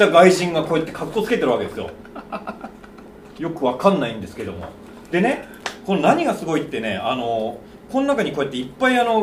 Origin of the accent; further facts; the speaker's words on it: Sapporo, Hokkaido, Japan; で、僕はあの北海道出身なんですよ、はい、で札幌でしょ、